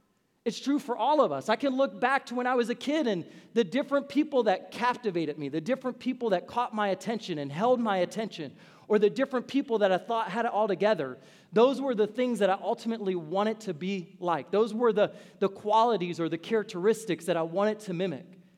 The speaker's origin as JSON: {"language": "English", "town": "New Orleans", "region": "Louisiana", "country": "United States", "said": "I'm from New Orleans. Anybody else in here from New Orleans?"}